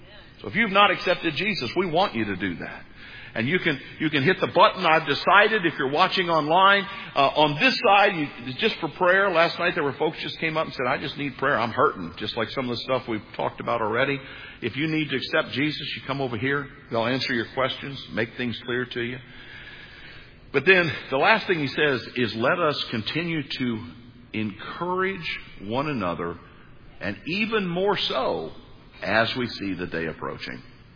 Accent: United States; I grew up on the New Madrid Fault. You maybe never even heard of the New Madrid Fault.

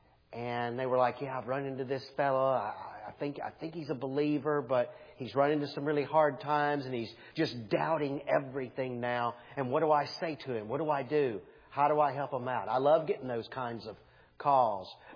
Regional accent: Deep South, United States; I grew up in the Deep South in the late 60s, early 70s

